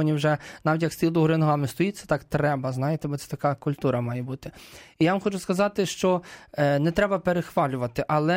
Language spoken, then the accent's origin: Ukrainian; Brovary, Kyiv Oblast, Ukraine; я з Броварів